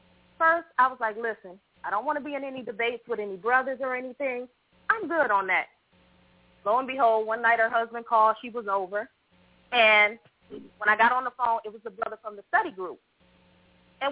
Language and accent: English; Michigan, United States; from Michigan.